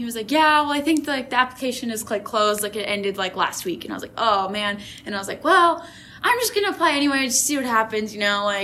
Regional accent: Minnesota, United States; now in Wichita, United States; I am originally from Minnesota. I am a Minnesota native.

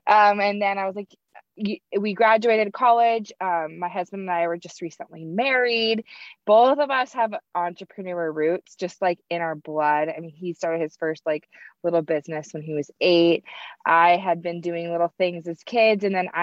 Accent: Indianapolis, Indiana, United States; I'm from Indy. Yes. And we spend our summers up in Northern Michigan, Traverse City, my favorite place on earth.

